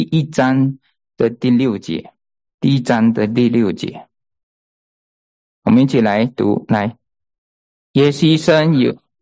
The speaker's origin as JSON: {"language": "Chinese", "country": "China", "lives_now": "United States", "said": "难怪我们中国人都那么矮啊。来了美国，我们整天都抱着小孩，难怪我们小孩子中国人到了美国都一个一个长得很高啊。"}